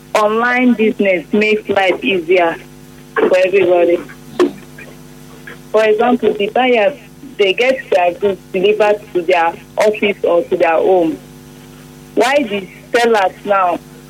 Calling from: Owerri, Imo, Nigeria; I'm calling from Owerri.

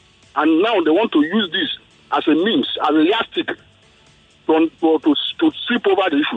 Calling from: Kenya; I'm calling from Kenya.

